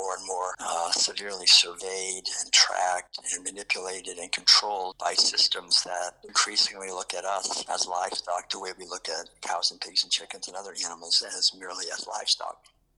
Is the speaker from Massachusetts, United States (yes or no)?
yes; Concord, Massachusetts, United States; Being born and raised in Concord, Massachusetts, my father and my family in general were very enthusiastic about the founding of the United States.